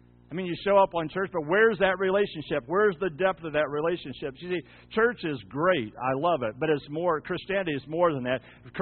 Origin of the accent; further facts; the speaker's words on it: Ohio, United States; And I remember growing up in Ohio, we had down the street from us on the corner was Judge Mayer